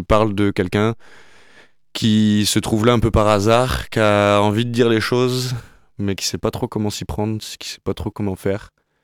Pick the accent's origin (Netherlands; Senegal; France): France; Le Mans, Pays de la Loire; J'ai commencé dans la région, puisque je suis natif du Mans.